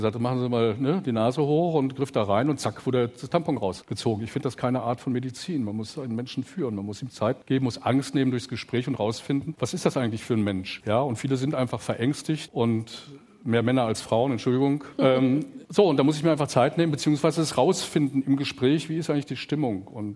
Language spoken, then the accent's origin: German; North Rhine-Westphalia, Germany; weil ich bin im Pott groß geworden, im Ruhrgebiet groß geworden